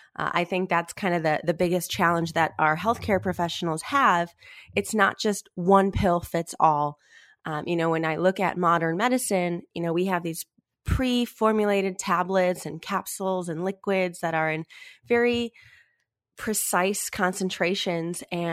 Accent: Minnesota, United States; I returned home to my home state of Minnesota

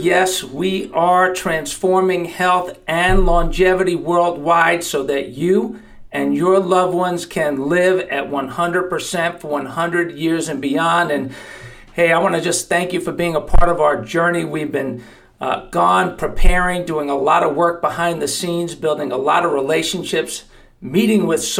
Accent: New York, United States; fan from way back growing up in New York.

